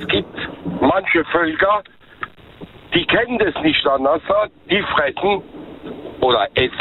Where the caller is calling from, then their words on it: Ludwigshafen, Rhineland-Palatinate, Germany; Aus Ludwigshafen.